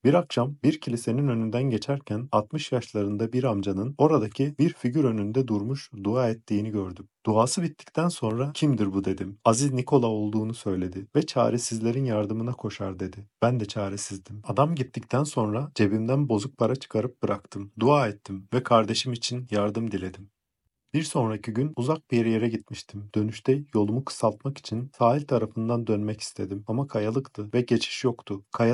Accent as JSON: {"language": "Turkish", "region": "Istanbul", "country": "Turkey", "tie": "born there", "said": "1983 İstanbul'da doğdum. Tokat'tan İstanbul'a göçmüş memur bir baba ile annenin dördüncü ve en küçük çocuğuyum."}